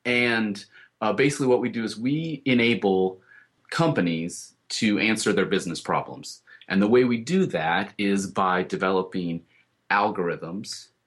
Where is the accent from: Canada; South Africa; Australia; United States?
United States; Colorado; I personally like the Broncos. I grew up in Colorado, and so I root for them.